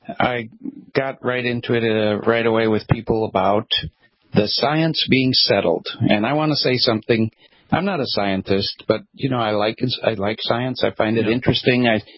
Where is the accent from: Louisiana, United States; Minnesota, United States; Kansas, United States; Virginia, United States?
Minnesota, United States; I grew up in Minnesota. It was 100 degrees every summer in Minnesota.